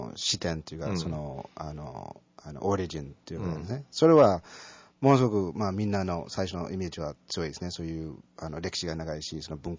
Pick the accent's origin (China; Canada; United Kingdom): Canada; Toronto, Ontario; also born or lived in Vietnam; now in Kyoto, Japan; その先にカナダ行って、はい、で、カナダの時は、小中で高校で、大学もカナダ一応行って、で、大学の時に、1年、コペンハーゲンで留学しました。